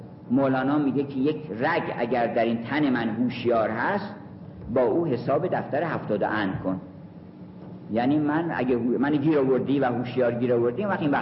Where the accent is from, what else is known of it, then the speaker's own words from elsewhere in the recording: Iran; من ایرانیم، هر ایرانی باید یک کاری بکنه که بگن چقدر ایرانی ها خوبن